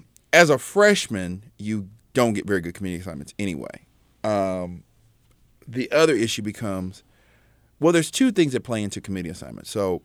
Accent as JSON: {"language": "English", "town": "Kansas City", "region": "Missouri", "country": "United States", "tie": "born or raised there", "said": "I grew up in South Kansas City."}